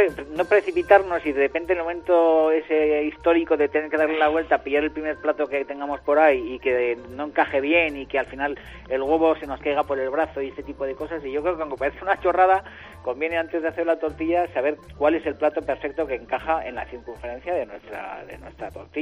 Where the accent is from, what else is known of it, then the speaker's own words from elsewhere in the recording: Hondarribia, Basque Country, Spain; yo soy de Hondarribia, que está considerado barrio de Bilbao.